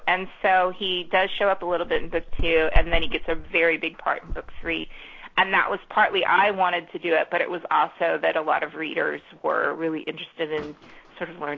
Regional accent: San Diego, California, United States; also born or lived in Bogota, Colombia; I grew up in San Diego, so I had a lot of interaction with people from Mexico

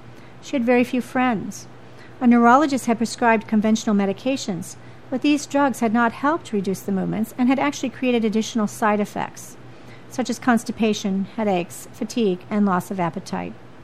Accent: India; moved away as an adult; now in United States; I had been born and raised in India

